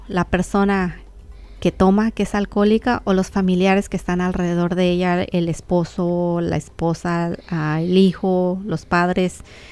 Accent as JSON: {"language": "Spanish", "region": "Oaxaca", "country": "Mexico", "said": "hablando como oaxaqueños, en nuestra cultura"}